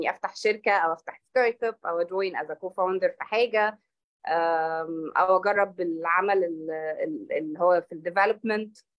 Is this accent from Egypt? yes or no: yes; Alexandria, Alexandria Governorate, Egypt; moved away as an adult; أنا اسكندرانية، ودي حاجة أول حاجة بقولها عن نفسي دايما، أنا اسكندرانية. حياتي كلها عشتها في اسكندرية ما عدا آخر 5 سنين.